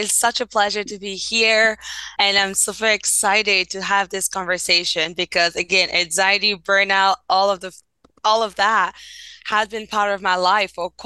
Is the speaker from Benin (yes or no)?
yes; Benin; first language French; English is a second language; I'm originally from Benin, West Africa, and French is my first language.